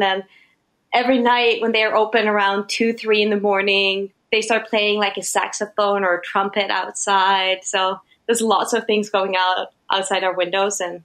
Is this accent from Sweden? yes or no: yes; Sweden; moved away as an adult; now in New York, United States; So I came from Sweden being a pretty established photographer.